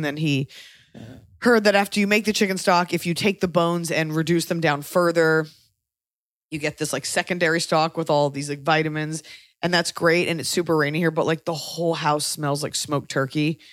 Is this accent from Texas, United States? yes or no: yes; Texas, United States; I'm from Texas. I grew up, like, around, like, a certain type of machismo.